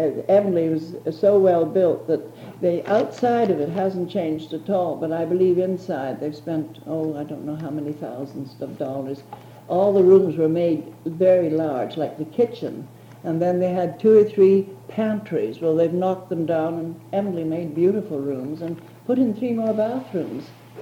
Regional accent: Burnaby, British Columbia, Canada; also born or lived in New Westminster; no, I'm a Canadian. I was born here in New Westminster, but lived down at Burnaby Lake most of my life.

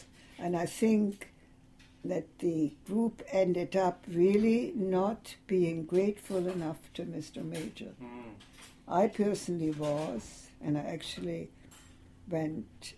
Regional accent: Burnaby, British Columbia, Canada; But they wouldn't let me join because I was from Burnaby.

